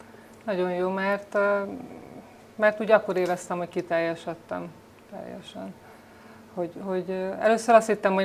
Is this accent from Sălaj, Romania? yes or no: no; Satu Mare, Satu Mare County, Romania; moved away as an adult; én Szatmár-Németiből származom, és eljöttem szerencsét próbálni dolgozni